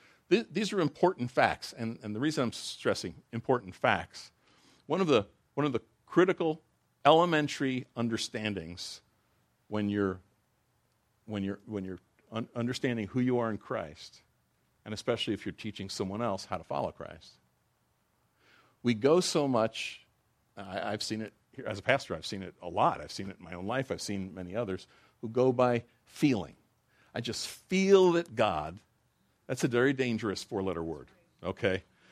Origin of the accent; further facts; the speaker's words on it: United States; So, I'm an American, I do what I want to do, and that kind of thing.